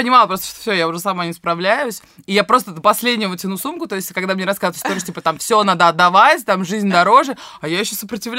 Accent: Russia; Я говорю, вот из России.

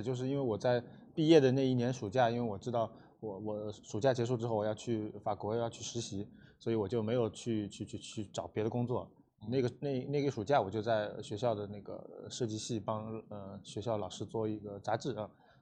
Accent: Shanghai, China; 我是来自上海的一个字体研究与设计者。

